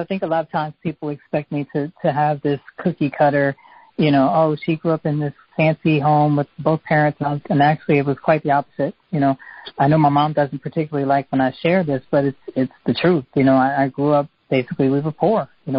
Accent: Harrisburg, Pennsylvania, United States; Well, I'm from Pennsylvania, Harrisburg, Pennsylvania. Most people are not familiar with that. It's literally the capital of Pennsylvania, but most people think Philly or Pittsburgh is, when in actuality it's Harrisburg.

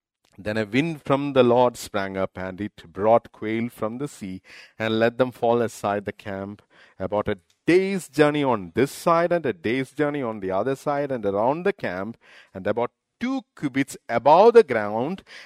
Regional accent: Kerala, India; You know, I grew up in Kerala.

